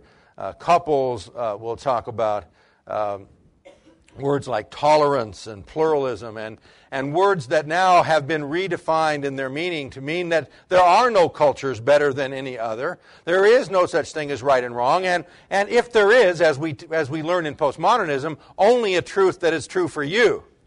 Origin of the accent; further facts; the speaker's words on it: United States; I grew up in America. I went to the University of California majoring in history and went into my first Western Civ course in 1963.